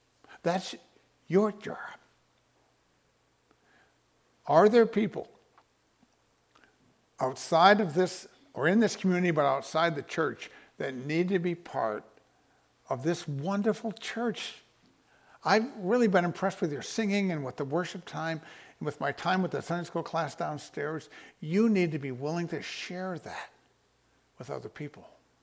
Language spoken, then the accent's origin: English; Texas, United States; or the fact that we're from Texas.